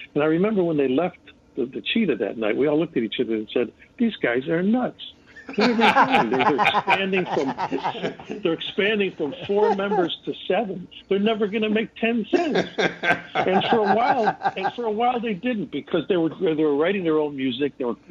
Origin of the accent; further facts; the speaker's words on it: Chicago, Illinois, United States; Oh, well, my wife is from Chicago too, so I mean, you know, there's no getting around it.